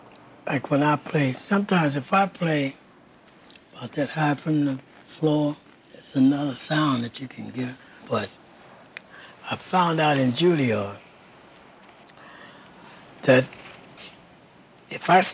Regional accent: St. Louis, Missouri, United States; Blanton is from St. Louis, from my hometown

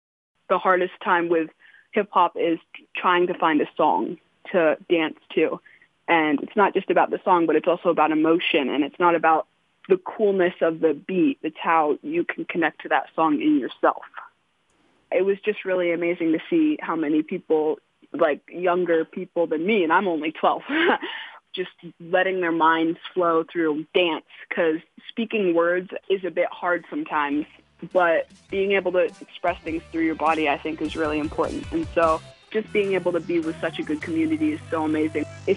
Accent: Carbondale, Colorado, United States; I am 12 years old and I was raised here in Carbondale, Colorado, and I'm a hip hop dancer.

